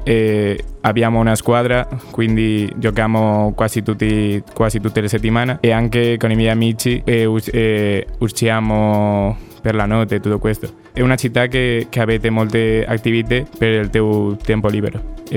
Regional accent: Valencia, Valencian Community, Spain; Italian is a second language; now in Cagliari, Italy; Vengo dalla Spagna, in concreto di una città che si chiama Valencia, che si trova vicino alla costa mediterranea.

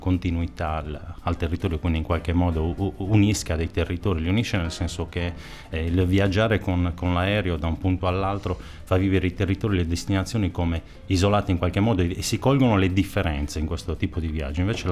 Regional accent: Bosa, Sardinia, Italy; al tempo stavo all'università, io sono di Bosa, viaggiavo tra Bosa e Sassari in bicicletta

